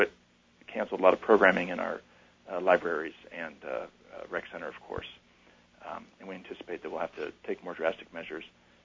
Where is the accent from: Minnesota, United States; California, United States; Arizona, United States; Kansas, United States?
Arizona, United States; Payson; That's true. Yeah, I was raised up in Payson, Arizona.